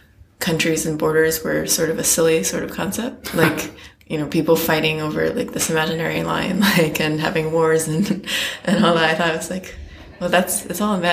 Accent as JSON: {"language": "English", "town": "Chicago", "region": "Illinois", "country": "United States", "tie": "born or raised there", "also_born_or_lived": "Bay Area / New York", "lives_now": "Shanghai, China", "said": "I currently live mostly in Shanghai. Born and raised in Chicago, and then briefly lived in Bay Area, then moved to New York for 7 years."}